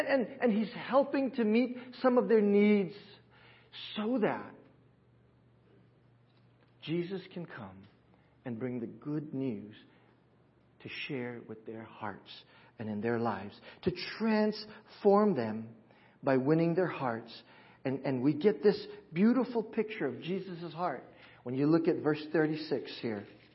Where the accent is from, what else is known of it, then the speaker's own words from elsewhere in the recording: Hawaii, United States; first language Cantonese; English is a second language; And by the way, this is the language is Cantonese, which is what we spoke in Hawaii when I grew up. My first language, actually.